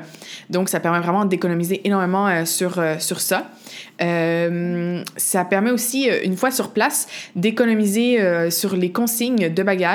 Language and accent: French; Quebec, Canada; j'ai grandi au Québec, mais mon père est portugais et il vit au Portugal. Et donc, on passait beaucoup d'été au Portugal.